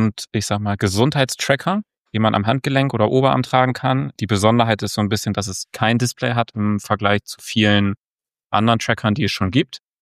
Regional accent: Nordenham, Lower Saxony, Germany; ich bin 28. Ich komme aus Nordenham. Hier sitze ich auch gerade. Ist in der Nähe von Bremen und Niedersachsen.

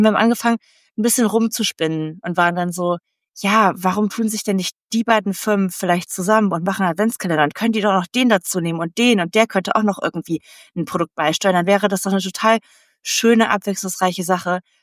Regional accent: Cologne, North Rhine-Westphalia, Germany; Ich komme aus Köln

